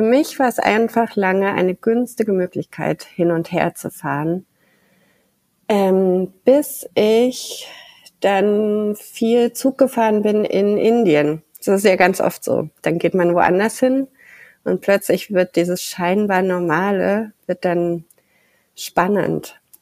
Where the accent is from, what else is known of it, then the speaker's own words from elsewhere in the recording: Baden-Württemberg, Germany; Ich bin im Schwarzwald aufgewachsen, bin oft nach München gependelt